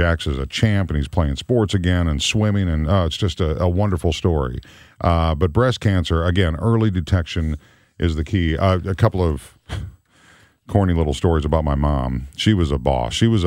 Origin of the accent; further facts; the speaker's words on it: Rochester, Minnesota, United States; I grew up in Rochester, Minnesota, where the Mayo Clinic is.